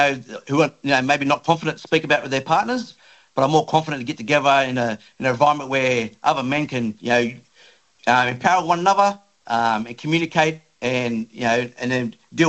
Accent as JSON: {"language": "English", "town": "Sydney", "region": "New South Wales", "country": "Australia", "tie": "born or raised there", "said": "a proud Wiradjuri Gomeroi man, born and raised on Gadigal country. Grew up in the areas of the inner city and inner west of Canterbury and Redfern and Waterloo."}